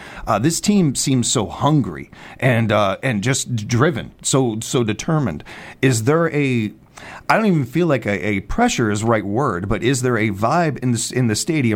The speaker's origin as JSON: {"language": "English", "town": "Chicago", "region": "Illinois", "country": "United States", "tie": "born or raised there", "said": "And I hope you're enjoying my roots in my hometown of Chicago"}